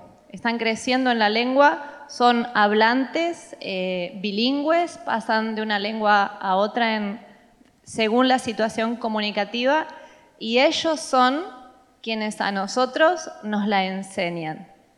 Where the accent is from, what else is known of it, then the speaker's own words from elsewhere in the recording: Trelew, Chubut, Argentina; born there; vengo del sur, nací en Trelew, en la zona Lafkenche, decimos nosotros, la zona del mar.